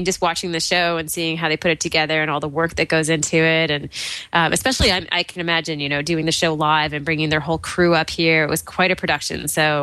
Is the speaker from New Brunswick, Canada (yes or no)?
no; Charlottetown, Prince Edward Island, Canada; from Charlottetown, Prince Edward Island, Canada.